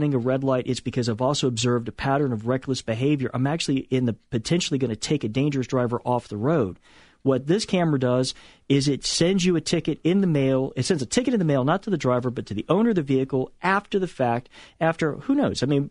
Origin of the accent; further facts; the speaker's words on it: Brunswick, Georgia, United States; I got an inside track on this actually from my hometown of Brunswick